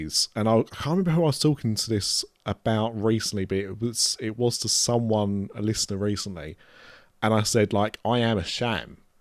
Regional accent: United Kingdom; now in Brooklyn, United States; Don't get me started on the Rose and Crown for food, being British.

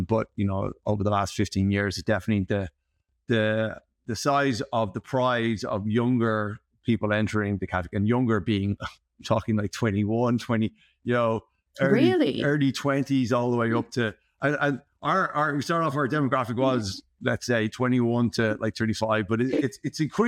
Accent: Ireland; Well, when we were setting up, the vision was, we are Irish, but we play in premium whiskey, premium spirits

